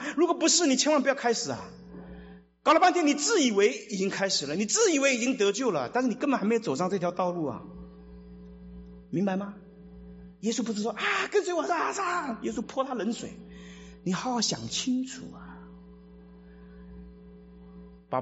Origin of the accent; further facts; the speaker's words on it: China; 我们中国人都不当面不猜的